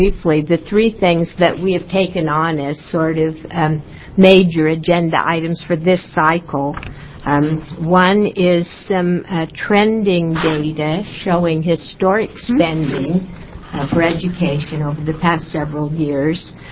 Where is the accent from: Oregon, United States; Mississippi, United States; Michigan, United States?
Oregon, United States; Coos Bay; from Coos Bay